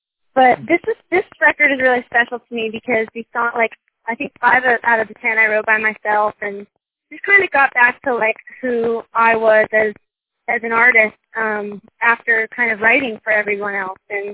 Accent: Franklin, Tennessee, United States; It's really special to perform here in my hometown because I have such a love for Franklin, Tennessee. I will always have a house here and a home here. My parents still have the house that I grew up in as a kid.

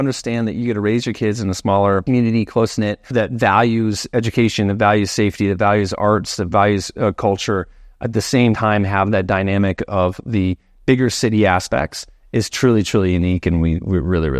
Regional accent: Vail, Colorado, United States; Born and raised in Vail

